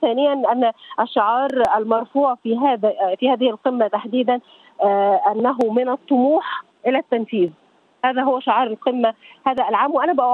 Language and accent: Arabic; Egypt; فإحنا كمصريين، نحن كمصريين نعيش اليوم بيوم